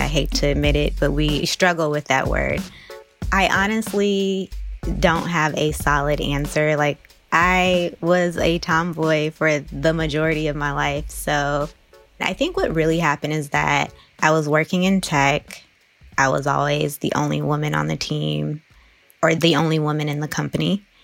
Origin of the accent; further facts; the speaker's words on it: East Palo Alto, California, United States; when I was growing up in East Palo Alto, my people wasn't just Black people. It's also Latino and Polynesian people.